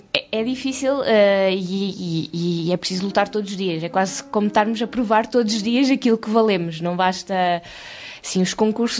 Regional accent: Gafanha da Nazaré, Aveiro, Portugal; Fiz os meus estudos normais de secundário, todos por aqui pela Gafanha da Nazaré, e o Conservatório de Música em Aveiro

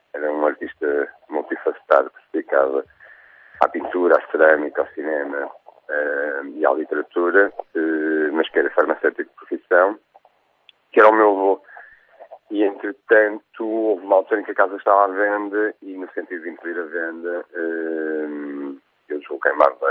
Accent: Porto, Norte, Portugal; Sim, assim, eu cresci nesta casa. Eu sou do Porto, mas cresci nesta casa, cresci com os meus avós.

